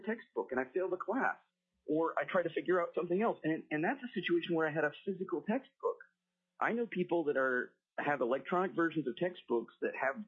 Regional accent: Anchorage, Alaska, United States; I'm from Anchorage.

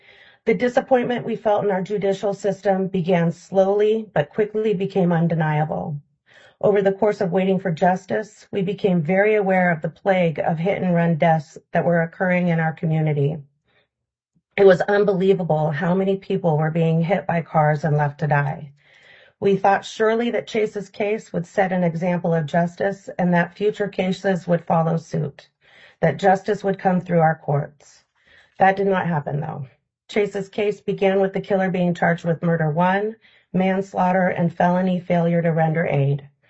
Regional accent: Alaska, United States; I have never felt so disheartened by my home state of Alaska.

